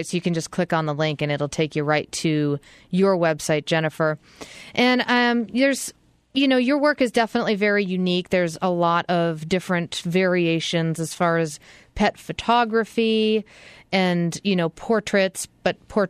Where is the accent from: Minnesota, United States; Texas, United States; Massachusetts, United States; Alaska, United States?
Massachusetts, United States; I'm from Massachusetts, so let's just get that out of the way.